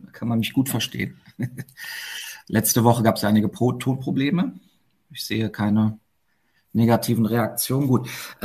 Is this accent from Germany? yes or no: yes; Berlin, Germany; Ich bin auch in Berlin geboren und aufgewachsen. Und ich habe die Wende in dem Sinne auch schon gar nicht mehr bewusst wahrgenommen. Bin in den 90ern groß geworden.